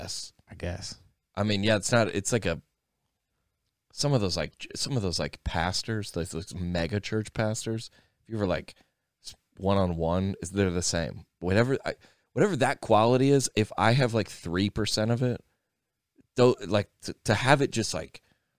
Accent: the South, United States; my dad's a preacher. I grew up in the South. I was homeschooled. I worked at Chick-fil-A.

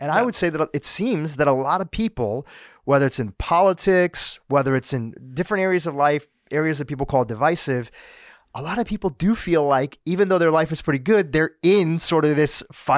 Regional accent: Kenya; born there; I went on a trip with them to my home country, the country that I was born in that I haven't really spent much time in. That was Kenya.

